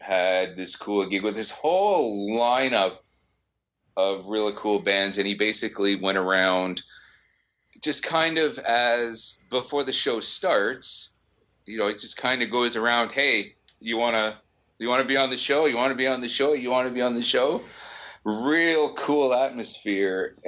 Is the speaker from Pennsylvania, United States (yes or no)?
no; Massachusetts, United States; accent: Massachusetts; Yeah, it's my Massachusetts accent.